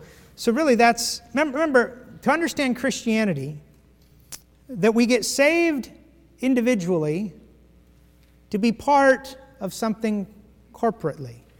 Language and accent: English; the West, United States; Because I'm from the West, so I didn't know.